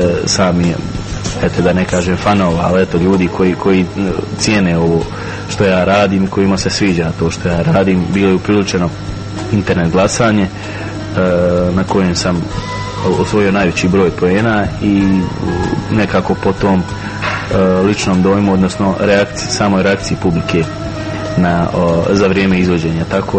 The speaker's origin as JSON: {"language": "Croatian", "country": "Bosnia & Herzegovina", "said": "ja sam Bosanac i Balkanac prije svega, tako da ne smijem i ne mogu bježati od svojih korijena."}